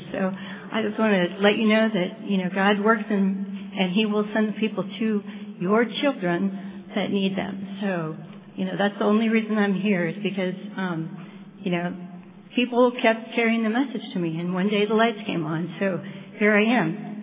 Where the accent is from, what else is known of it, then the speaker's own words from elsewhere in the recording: Houston, Texas, United States; from Houston, Texas.